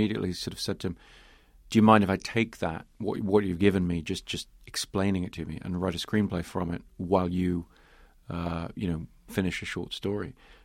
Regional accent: England, United Kingdom; growing up in England

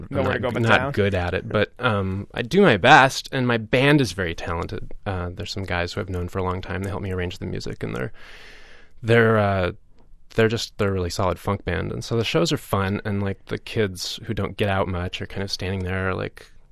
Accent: Berkeley, California, United States; I grew up in Berkeley, so I occasionally can't help myself and make protest songs.

